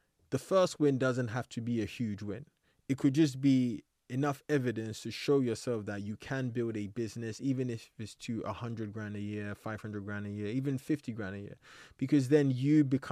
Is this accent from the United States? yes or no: no; Ghana; now in England; I used to hate the fact that I grew up in Ghana. I used to hate it because when I came to England